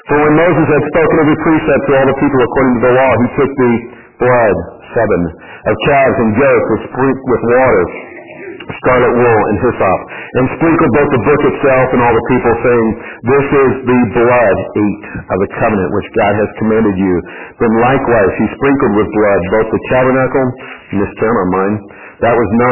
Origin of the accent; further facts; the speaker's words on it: United Kingdom; that is not me speaking as a Brit.